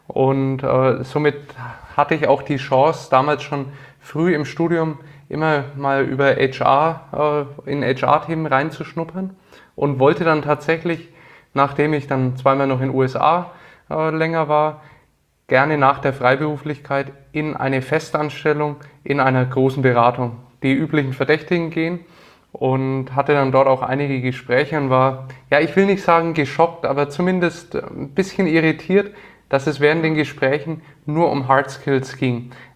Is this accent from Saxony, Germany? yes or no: no; Nuremberg, Bavaria, Germany; wie man unschwer hören kann, ich komme aus Nürnberg, aus dem schönen Frankenland und bin hier geboren und aufgewachsen, war dann zum Studium mal in Bamberg